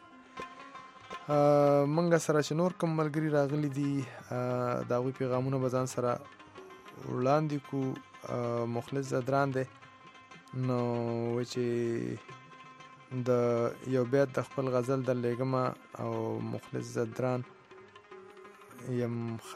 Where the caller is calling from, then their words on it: Lahore, Punjab, Pakistan; زه نن سبا په لاهور کې یم او ځان سره مې ریډیو راوړی ده.